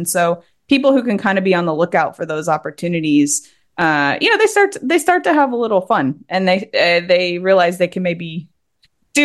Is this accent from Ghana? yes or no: no; Tennessee, United States; accent: Tennessee; I am a Southerner, so I can turn my Tennessee accent on and off at will